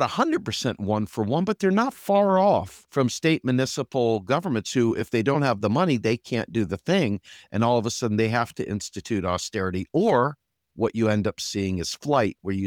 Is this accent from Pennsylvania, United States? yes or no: yes; Harrisburg, Pennsylvania, United States; And even in my hometown here in Harrisburg, Pennsylvania